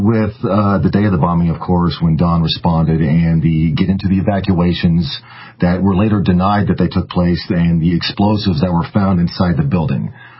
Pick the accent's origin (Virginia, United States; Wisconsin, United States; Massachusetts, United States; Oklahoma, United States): Oklahoma, United States; Oklahoma City; Well, this is my hometown. I grew up in Oklahoma City.